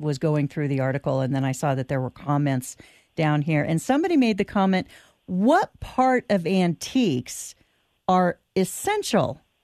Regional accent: California, United States; I'm from California, too.

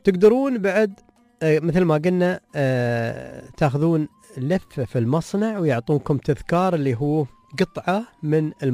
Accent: United Arab Emirates

